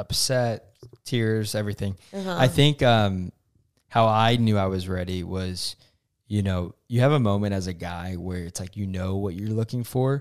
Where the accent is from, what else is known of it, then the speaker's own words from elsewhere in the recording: Oklahoma, United States; I was like, no way. I'm from Oklahoma too.